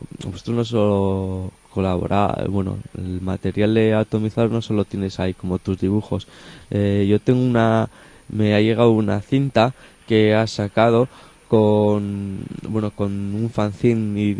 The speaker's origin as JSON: {"language": "Spanish", "town": "Gijón", "region": "Asturias", "country": "Spain", "said": "A ver, yo es que, claro, yo soy de Gijón."}